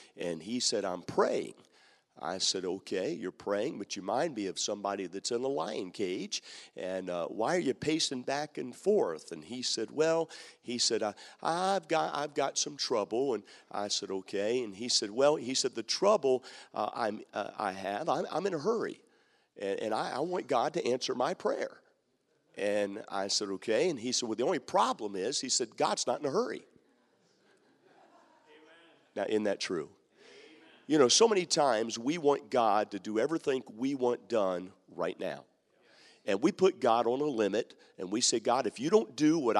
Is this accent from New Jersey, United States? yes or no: no; Maryland, United States; I have a friend of mine, of course, I was born and raised in Maryland